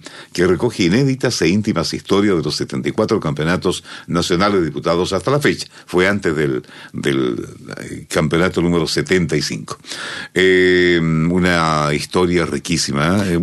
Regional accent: Angol, Araucanía, Chile; Mi Angol de los Confines también.

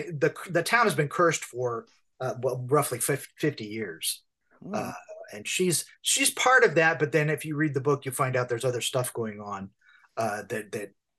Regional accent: California, United States; I grew up in California

